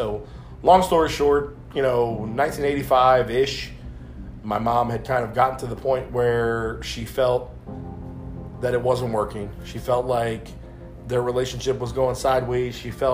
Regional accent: New Orleans, Louisiana, United States; born there; I was born in 1980 in New Orleans, Louisiana, and I was born there because that was where my mother's family was.

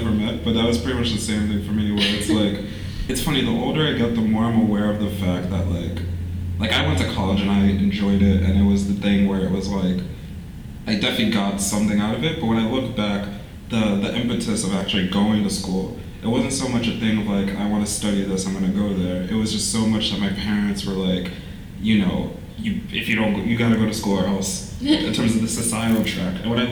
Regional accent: Haverstraw, New York, United States; I'm from Haverstraw, Nyack/Haverstraw.

